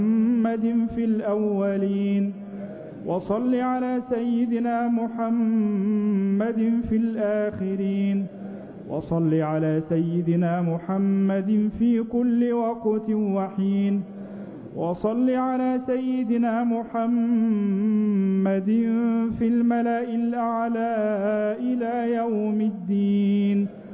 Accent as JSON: {"language": "Arabic", "country": "Egypt", "said": "اللهم اجعل بلدنا مصر"}